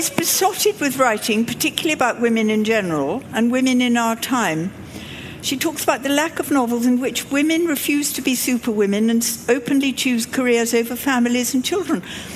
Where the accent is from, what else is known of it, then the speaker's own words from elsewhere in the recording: England, United Kingdom; And I said to a group of little boys, I'm from England, and the teacher said they have no idea about that.